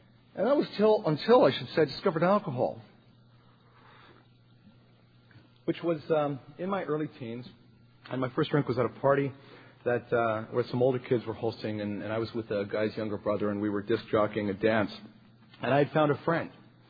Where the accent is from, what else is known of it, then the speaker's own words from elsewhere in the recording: Toronto, Ontario, Canada; I was born here in Toronto in the West End and grew up into, I guess you would call it, an upper middle class home in the West End of Toronto.